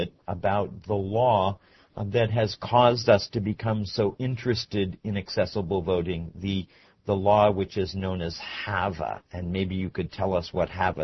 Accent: Miami, Florida, United States; from Miami, Florida.

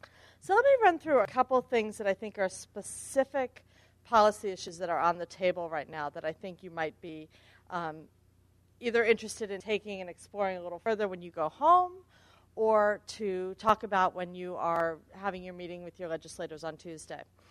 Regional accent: Arlington, Virginia, United States; I was saying that I'm always happy to welcome people to my hometown, which is Arlington, Virginia. I grew up, was not born, but raised here.

